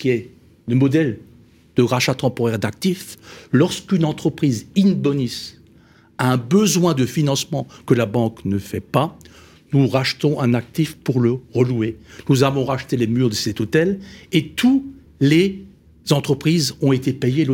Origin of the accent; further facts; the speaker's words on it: Grand Est, France; accent: Alsatian; dans une vallée alsacienne, ça s'entend mon accent